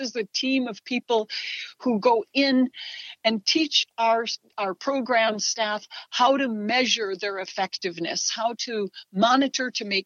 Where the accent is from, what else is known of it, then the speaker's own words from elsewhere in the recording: United States; Like so many, I grew up in the United States, but like so many, students here, we had missionaries who would come in.